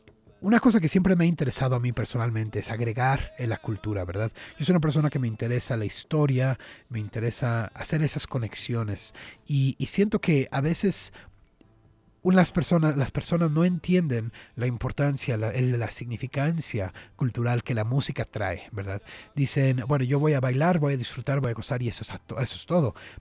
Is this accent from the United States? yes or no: yes; United States; born there; yo soy nacido aquí en Estados Unidos, y yo no tenía identidad personal. Yo no sabía qué significaba el ser de México. En realidad, mis papás me decían, bueno, pues nosotros somos de México, tienes historia en México, tienes familia